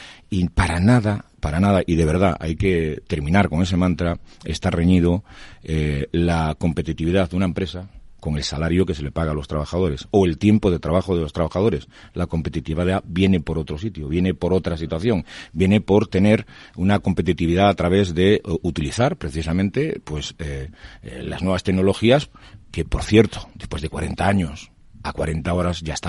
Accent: Galicia, Spain; soy una persona prudente, soy gallego, hombre de calma

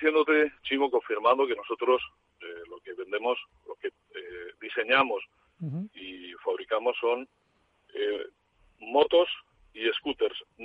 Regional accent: Zaragoza, Aragon, Spain; Como natural de aquí, sabes que aquí estamos todos un poco locos.

